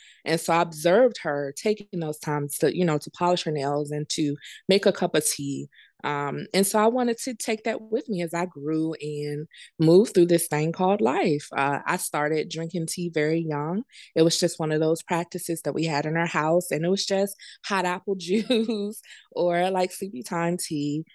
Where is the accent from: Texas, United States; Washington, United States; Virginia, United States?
Virginia, United States; Richmond; a business plan competition in my hometown of Richmond, Virginia